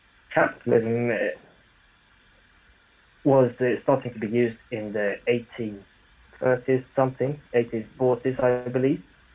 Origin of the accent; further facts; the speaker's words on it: Sweden; English is a second language; Yeah, I'm from Sweden.